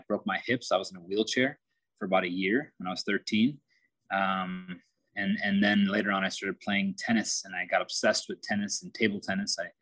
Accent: Minnesota, United States; I was born and raised in Minnesota, born with the hereditary of Indian parents, entrepreneurial parents.

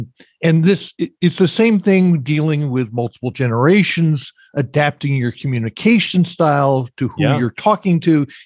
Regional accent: New York City, New York, United States; I've been all over the world. I grew up around New York City in the 1960s. Very dangerous place.

